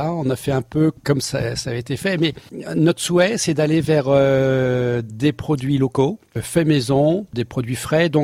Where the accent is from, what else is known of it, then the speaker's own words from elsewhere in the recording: Grand Est, France; Je suis originaire de Champagne